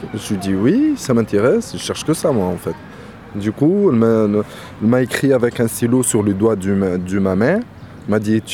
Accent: Tunisia; born there; Moi, je suis né en Tunisie.

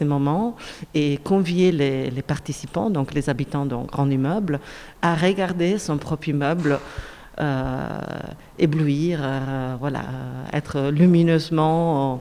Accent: Italy; now in Belgium; je suis italienne. Quand j'habitais en Italie, je ne me considérais pas italienne. J'étais adoptée par la Belgique en tant qu'italienne, qui est plutôt liée au circuit néerlandophone que francophone. Et je ne parle pas néerlandais.

